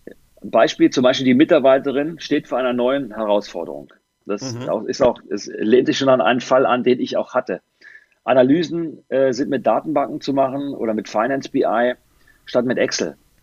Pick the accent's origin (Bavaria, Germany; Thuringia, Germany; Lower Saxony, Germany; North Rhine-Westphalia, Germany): Lower Saxony, Germany; Ich komme aus der Biertrinkergegend Niedersachsen.